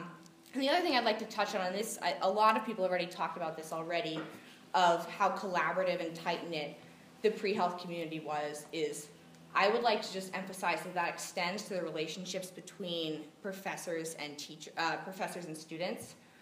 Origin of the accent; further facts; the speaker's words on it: Portland, Oregon, United States; I'm a senior from Portland, Oregon, pre-med history major.